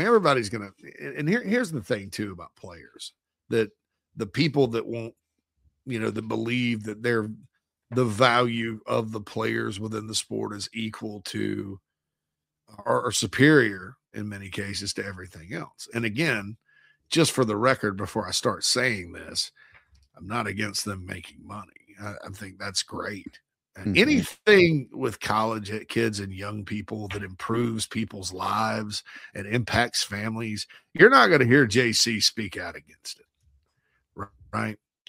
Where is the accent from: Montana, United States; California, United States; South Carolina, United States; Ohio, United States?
South Carolina, United States; Spartanburg; it's at the Shrine Bowl of the Carolinas in Spartanburg in my hometown.